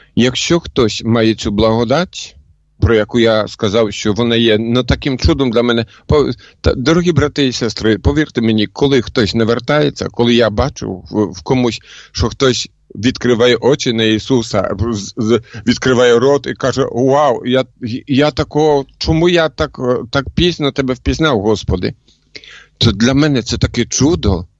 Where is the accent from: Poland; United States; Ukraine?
Poland; Ukrainian is a second language; я в Польщі зустрів, я ж поляк, в Польщі це було.